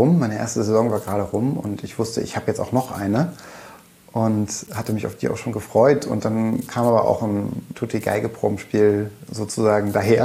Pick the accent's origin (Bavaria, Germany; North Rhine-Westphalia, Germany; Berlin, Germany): North Rhine-Westphalia, Germany; Duisburg; also born or lived in Kiel; als ich knapp ein Jahr alt war oder so, sind dann meine Eltern ins Ruhrgebiet gezogen. Ah. Und, oder beziehungsweise an den linken Niederrhein. Und also ich bin in Duisburg groß geworden.